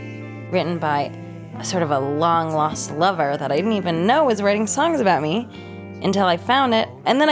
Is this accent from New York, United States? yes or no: yes; Brooklyn, New York, United States; now in San Francisco, United States; I'm from Brooklyn, but I live in San Francisco.